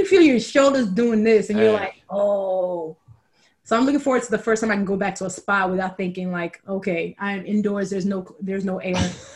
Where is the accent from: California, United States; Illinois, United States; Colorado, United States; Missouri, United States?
Illinois, United States; Chicago; Identity-wise, I consider myself a Black woman who is Nigerian. I am also American. I am also a Chicagoan.